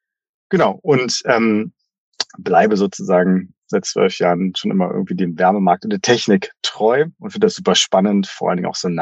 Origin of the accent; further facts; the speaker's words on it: Potsdam, Brandenburg, Germany; also born or lived in Berlin / Frankfurt; Ich bin gebürtiger Potsdamer, habe dann während des Studiums lange in Berlin gelebt, auch in anderen Städten, in Frankfurt war ich lange mal, also Frankfurt am Main. Bin jetzt aber wieder nach Potsdam zurückgezogen